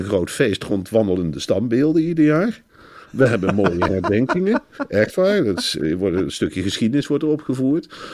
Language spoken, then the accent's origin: Dutch; Arnhem, Gelderland, Netherlands; En dat we daar met z'n allen van kunnen genieten als Arnhemmer zijn.